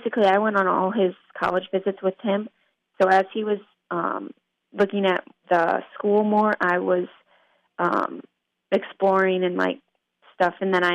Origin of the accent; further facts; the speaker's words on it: Michigan, United States; we're originally from Michigan, so it's fun to be able to be away from home, but yet still together.